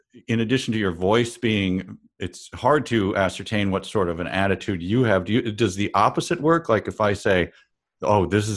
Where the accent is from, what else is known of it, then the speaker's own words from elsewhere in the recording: Midwest, United States; I'm from the Midwest, and that's a thing.